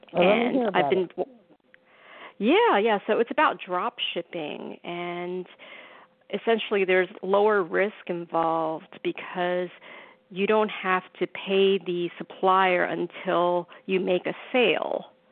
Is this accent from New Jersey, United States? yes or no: yes; New Jersey, United States; now in New York City, United States; I'm in Manhattan, and I grew up in New Jersey, so I'm a Jersey girl, too.